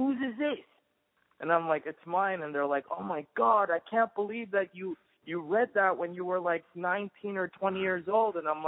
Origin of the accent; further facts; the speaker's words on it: England, United Kingdom; So I grew up in England half of my life as well.